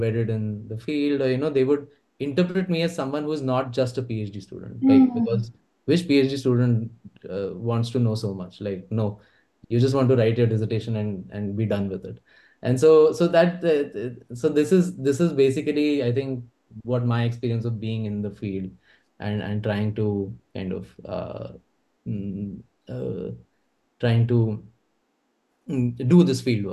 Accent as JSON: {"language": "English", "town": "Pune", "region": "Maharashtra", "country": "India", "said": "I would say I'm from Pune. And Pune being an extremely Brahmin-dominated city, their immediate and my surname is an upper caste surname"}